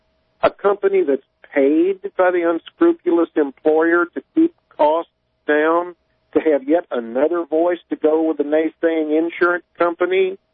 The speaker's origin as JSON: {"language": "English", "town": "Nashville", "region": "Tennessee", "country": "United States", "tie": "born or raised there", "said": "my hometown, Nashville, Tennessee"}